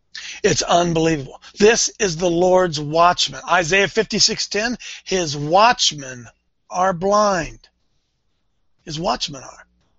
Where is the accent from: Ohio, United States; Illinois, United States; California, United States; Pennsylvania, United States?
Ohio, United States; I don't know if he knows I'm from Ohio or not.